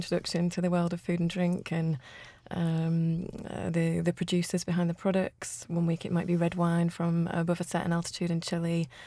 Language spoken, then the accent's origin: English; Hull, Yorkshire and the Humber, United Kingdom; moved away as an adult; now in London, United Kingdom; I'm from Hull in East Yorkshire originally, and I moved down to London just over 10 years ago